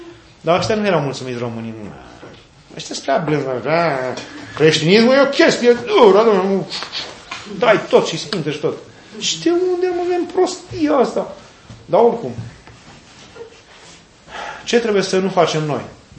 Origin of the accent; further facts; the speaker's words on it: Romania; Noi, ca români, la început, mergeam pe la puznici.